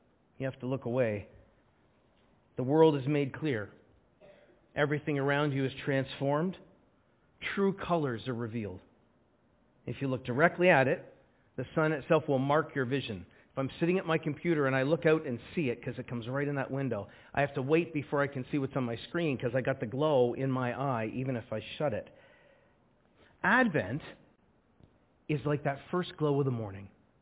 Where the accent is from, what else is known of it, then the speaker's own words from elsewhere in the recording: Scarborough, Ontario, Canada; I grew up in Scarborough. People played soccer because their mom made them play.